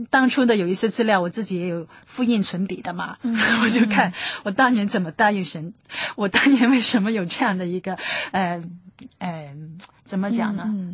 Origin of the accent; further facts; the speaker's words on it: China; now in Hong Kong; 我一个从内地搬到香港来在这里信主的属神的儿女的